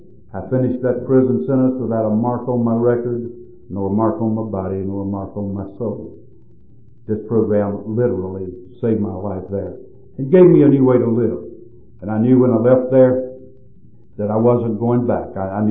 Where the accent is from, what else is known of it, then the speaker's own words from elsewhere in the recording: North Carolina, United States; The first night I walked out, walked back into my hometown down in North Carolina.